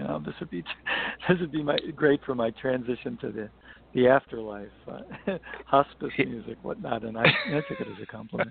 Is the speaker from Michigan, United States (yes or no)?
yes; Michigan, United States; now in Los Angeles, United States; I come from a rural, I grew up in Michigan, where it was pretty rural where I grew up